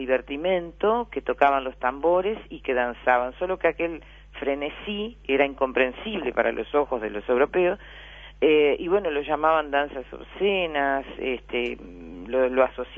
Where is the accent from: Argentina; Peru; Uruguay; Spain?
Uruguay; porque en principio somos uruguayos, ¿no? O sea, somos población de este país.